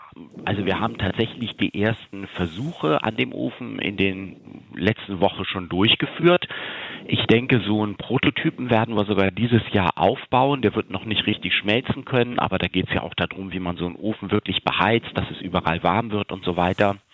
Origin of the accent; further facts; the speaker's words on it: Soltau, Lower Saxony, Germany; Norddeutschland, ich komme ja aus Soltau, das ist zwischen Hamburg und Hannover